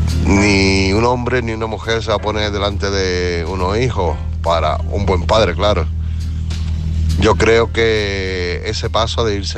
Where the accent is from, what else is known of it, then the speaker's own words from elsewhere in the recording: Málaga, Andalusia, Spain; de Málaga, en la unidad móvil, aquí para dar un mensajito